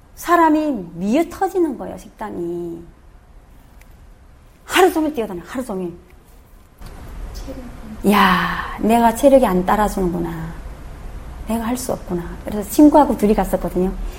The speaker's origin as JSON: {"language": "Korean", "country": "North Korea", "lives_now": "South Korea", "said": "북한에서 왔기 때문에"}